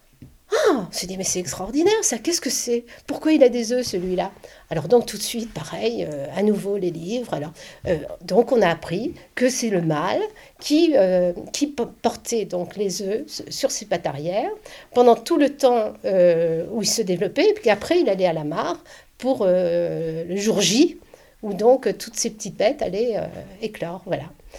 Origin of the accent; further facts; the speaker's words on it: Paris, Île-de-France, France; Parce que nous, on vient du Nord, on vient de Paris.